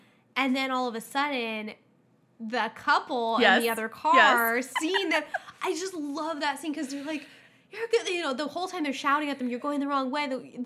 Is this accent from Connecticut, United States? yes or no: no; California, United States; my thing is, like, as a Californian watching this, I'm like, you're dry.